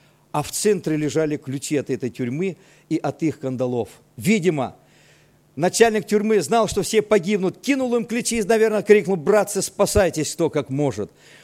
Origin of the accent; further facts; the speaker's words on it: Krasnodar Krai, Russia; born there; Я родился в Краснодарском крае, хотя все мои корни с Азербайджана. И дедушки, и прадедушки там родились, и там мои родители родились, но временно находились на нефтяных промыслах в Краснодарском крае. И там я родился.